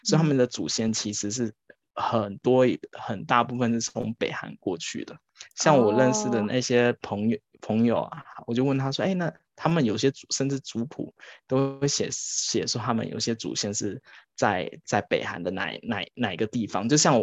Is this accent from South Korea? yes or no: yes; South Korea; Chinese is a second language; 其实韩国人他们是可以很明确的分出来，他不是我们韩国人